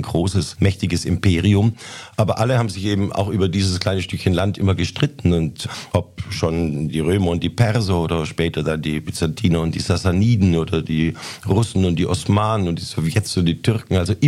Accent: Stuttgart, Baden-Württemberg, Germany; ich bin fern von Jerewan geboren, nämlich in Neckartal. In Stuttgart aufgewachsen, habe in Tübingen studiert, Kunstgeschichte und Musikwissenschaften.

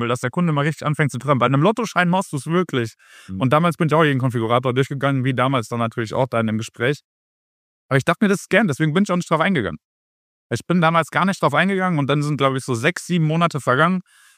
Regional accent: Giessen, Hesse, Germany; ich komme aus Gießen. Marburg ist von mir 10 Minuten entfernt.

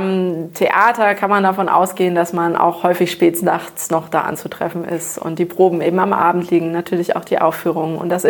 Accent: Brake, Lower Saxony, Germany; Ich komme aus der Wesermarsch. Ich komme aus Harriawurp bei Brake. Das ist ein kleines Dörfchen, gehört zur Stadt Brake.

